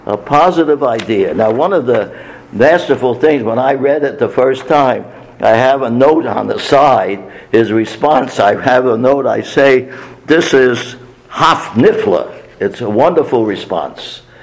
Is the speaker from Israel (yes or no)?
no; Newark, New Jersey, United States; later settled in Newark, New Jersey, my hometown